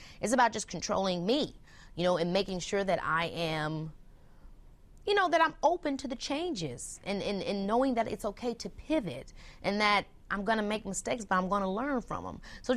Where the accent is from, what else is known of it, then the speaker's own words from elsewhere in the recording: Illinois, United States; growing up in the South Suburbs, I didn't get to go to the city a lot. And so when I finally did start going to the city as a teenager, I was like, oh, wait a minute, Chicago is really fire.